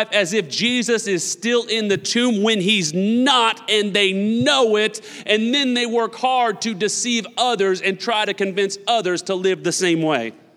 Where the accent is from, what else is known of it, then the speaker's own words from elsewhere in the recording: Newton, Kansas, United States; Come on, I was born and raised in Newton, Kansas. We went to church every Sunday.